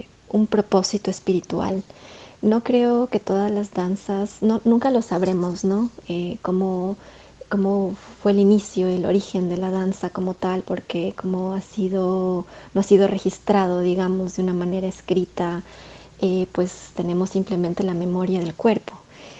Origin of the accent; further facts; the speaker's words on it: Ecuador; yo crecí en Ecuador, en una cultura pues muy diversa